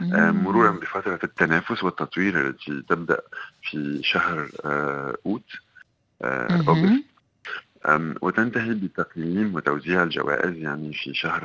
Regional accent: Tunisia; انا من تونس وانا افريقي

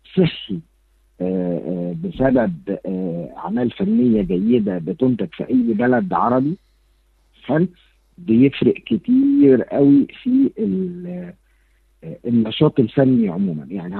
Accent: Egypt; فأنا الأول كانت الساحة بتاعت أنا بس كمصري

